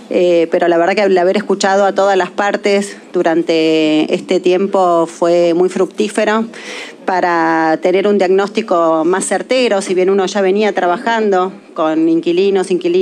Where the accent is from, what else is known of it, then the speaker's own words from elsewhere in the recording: Argentina; tenemos como argentinos y argentinas una deuda que tiene la democracia con los inquilinos y las inquilinas